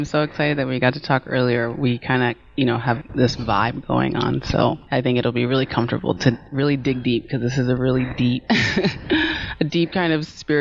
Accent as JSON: {"language": "English", "region": "Maryland", "country": "United States", "also_born_or_lived": "California", "said": "I was born in California and I moved back and forth from the East Coast to the West Coast. So I just kind of say that I'm from Maryland because it's just a lot easier than to tell the story of like childhood moving back and forth."}